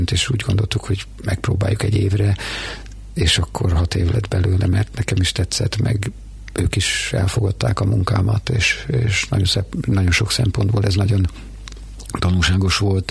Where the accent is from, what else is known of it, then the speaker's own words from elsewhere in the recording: Szegvár, Csongrád-Csanád, Hungary; also born or lived in Szentes; tehát én Szegváron születtem, Szentesen jártam gimnáziumba, tehát ez a második otthonom volt